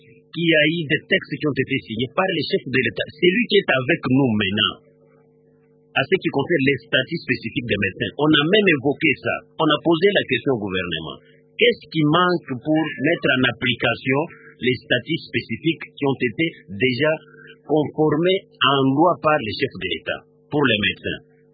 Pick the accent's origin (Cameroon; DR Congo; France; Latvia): DR Congo; Kinshasa; moi, je suis un Congolais en tout et pour tout. Je bois l'eau de la Régie des Eaux. Je me fais soigner à un hôpital à côté de chez moi. Je me fais soigner à Kingasani-Asuka.